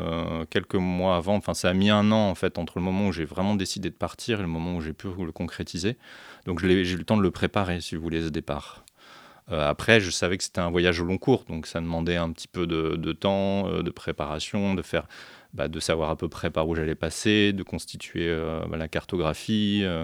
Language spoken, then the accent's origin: French; Centre-Val de Loire, France; moved away as an adult; j'ai pas l'accent Lot-et-Garonnais. Je suis originaire du centre de la France, voilà, de la région d'Orléans, dans la campagne orléanaise en fait, pour être exact. Voilà, du milieu plutôt agricole, père agriculteur et mère prof.